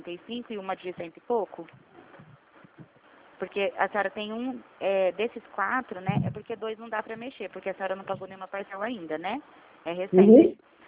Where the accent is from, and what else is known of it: Presidente Prudente, São Paulo, Brazil